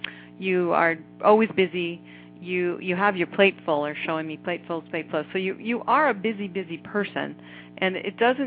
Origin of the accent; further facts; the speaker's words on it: California, United States; Oh, good, my hometown.